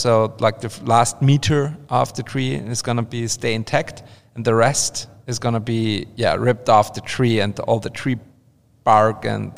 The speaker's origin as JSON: {"language": "English", "country": "Austria", "tie": "born or raised there", "second_language": "English", "said": "Like in my hometown in Austria, it was mostly the firefighters."}